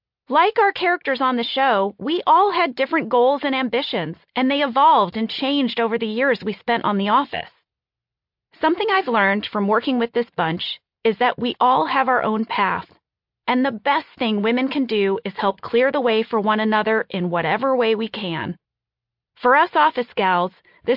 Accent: Midwest, United States; I grew up in the Midwest in the 80s, and during that time, there was a sense that female ambition was unladylike.

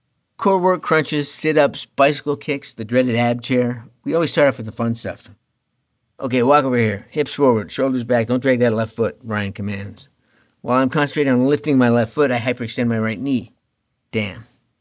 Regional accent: Canada; Lincoln? I don't know. I'm Canadian.

